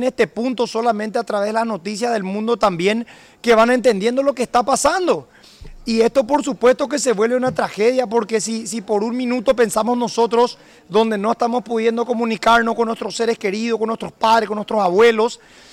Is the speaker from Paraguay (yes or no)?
yes; Paraguay; es apenas como un gesto nuestro como paraguayo, como empáticos